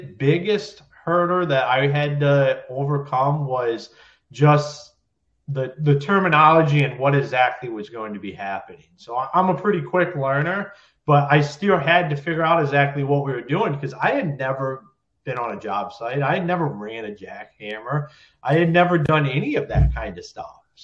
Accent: Ohio, United States; moved away as an adult; also born or lived in Michigan; I got out of the Marine Corps, and that's what took me to Michigan. I'm originally from Ohio, but my wife was from Michigan, so I ended up there.

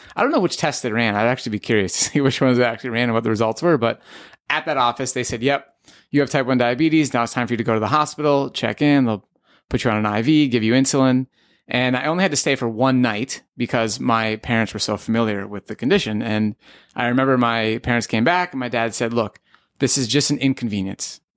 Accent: St. Cloud, Minnesota, United States; Okay, so I grew up in St. Cloud, Minnesota, and I have two older brothers.

